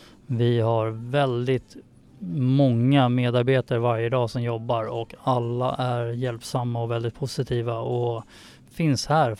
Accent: Tyresö, Stockholm County, Sweden; jag är ju själv född och uppvuxen i Tyresö. Har bott här nästan hela livet. Mm. Man var iväg några år liksom in i stan, bodde där.

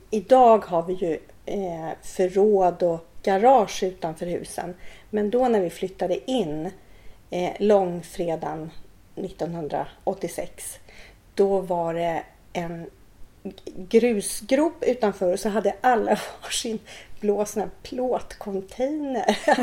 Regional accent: Stockholm, Stockholm County, Sweden; Jag är uppvuxen i Bandhagen, alltså södra

